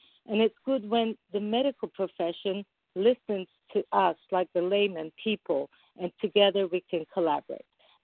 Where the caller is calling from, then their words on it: California, United States; Good morning. I'm calling from California.